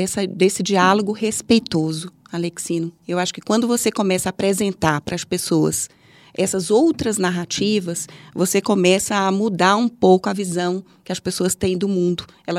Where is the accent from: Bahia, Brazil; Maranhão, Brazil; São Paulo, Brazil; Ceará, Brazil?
Bahia, Brazil; Vitória da Conquista; primeiro, eu sou nordestina, né? Eu sou de Vitória da Conquista, como eu disse